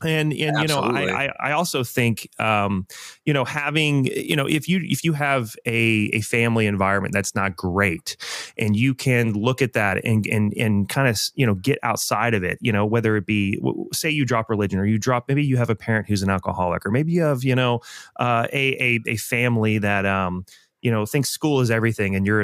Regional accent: Austin, Texas, United States; You know, I'm from Texas, so you can imagine how that goes.

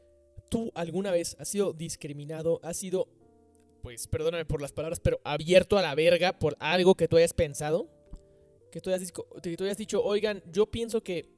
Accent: Mexico; Y no porque como mexicano, yo sé que pues quizás no nos beneficia, pero yo no pienso como mexicano.

